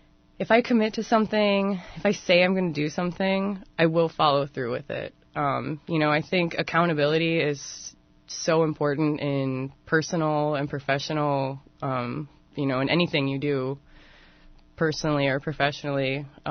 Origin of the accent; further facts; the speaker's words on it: Illinois, United States; I grew up in Northern Illinois, not Chicago. I received a degree from Illinois State University.